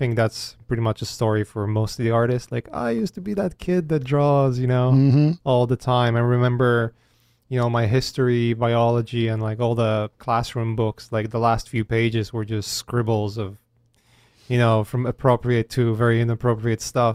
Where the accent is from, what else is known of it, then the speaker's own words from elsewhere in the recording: Poland; moved away; No, I'm originally from Poland. So Poland, like I grew right. up in like, you know, grew out from like grew up first tiny bit of my life in behind the Iron Curtain.